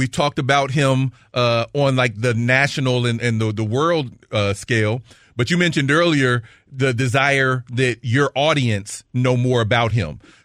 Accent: Ohio, United States; Hey, I grew up in Ohio. I remember the fumble, you know.

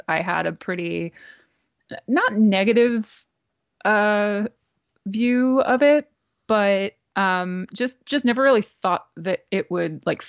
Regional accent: New Jersey, United States; it's a lot of the things that I really loved about Brooklyn or Philly or, you know, growing up in New Jersey

